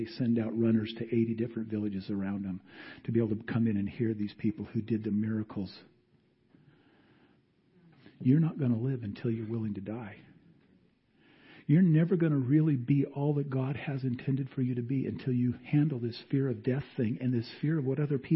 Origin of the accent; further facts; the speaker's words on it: Montana, United States; we grew up in the Bitterroot Valley of Montana, and it seemed like winter was like 11 months long.